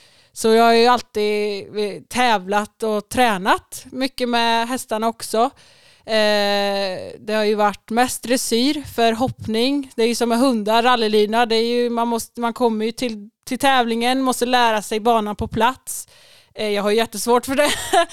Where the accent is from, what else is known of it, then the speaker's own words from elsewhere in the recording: Norra Fågelås, Västra Götaland County, Sweden; Jag är uppvuxen i Norra Fågelås. Det ligger strax söder om Jo. Med min mamma och pappa och syskon.